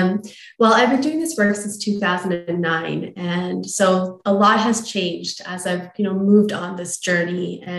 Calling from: Toronto, Ontario, Canada; I'm calling in from Toronto in Canada, and I'm doing great.

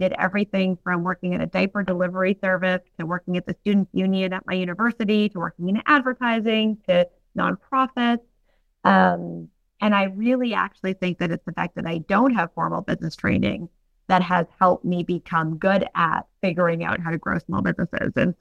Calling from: Australia; I am calling in from Australia, so I can assure you that the future is bright.

